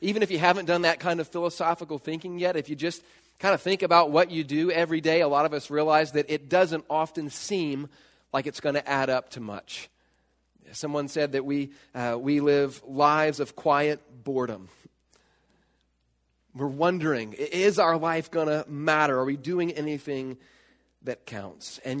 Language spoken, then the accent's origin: English; the South, United States; when I was growing up in the South, we jokingly talked about a fictitious place called Hicksville.